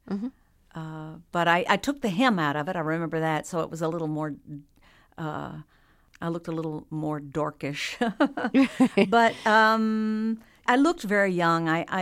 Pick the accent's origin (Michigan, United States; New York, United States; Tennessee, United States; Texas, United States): Texas, United States; we had so many shared life experiences growing up in Texas and in the 50s